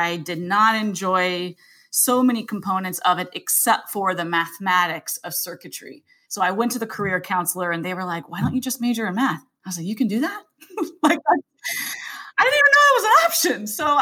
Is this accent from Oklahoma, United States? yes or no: yes; Tulsa, Oklahoma, United States; born there; I was born in Tulsa, Oklahoma.